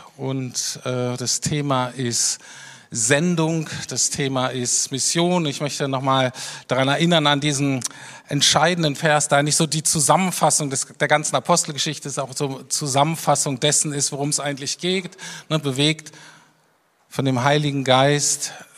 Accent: Berlin, Germany; als Berliner

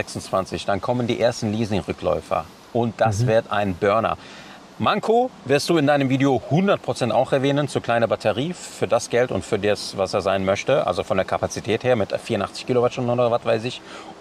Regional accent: Turkey; So, als Türke muss das gesagt werden.

